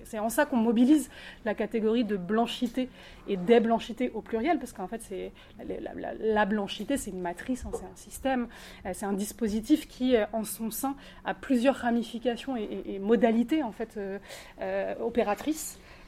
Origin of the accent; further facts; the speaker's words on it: Brittany, France; moi je suis bretonne en plus, et c'est vraiment une identité pareille que je revendique, parce que j'ai grandi là-dedans, j'ai la moitié de ma famille qui ont été à Diwan, qui parlent breton